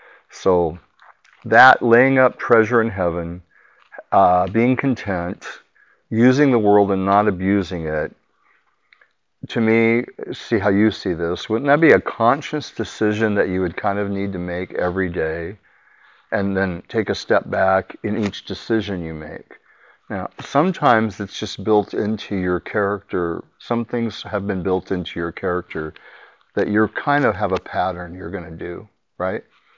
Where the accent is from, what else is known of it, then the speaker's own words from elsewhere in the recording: Portland, Oregon, United States; You know, I'm from Portland, Oregon.